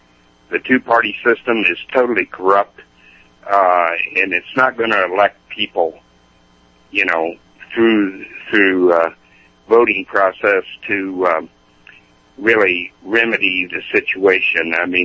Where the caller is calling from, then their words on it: Biloxi, Mississippi, United States; I'm calling from Biloxi, Mississippi.